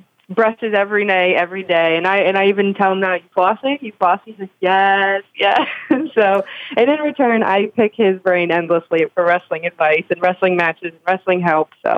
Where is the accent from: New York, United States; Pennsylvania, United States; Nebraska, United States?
Pennsylvania, United States; State College; now in Pittsburgh, United States; it kind of got introduced to me when I moved to Pittsburgh from State College for school